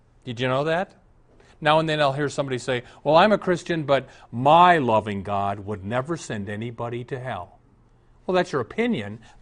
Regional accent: Omaha, Nebraska, United States; I was raised in Omaha.

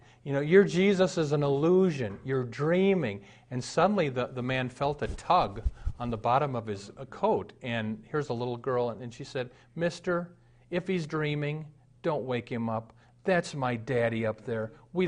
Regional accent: Omaha, Nebraska, United States; I was raised in Omaha.

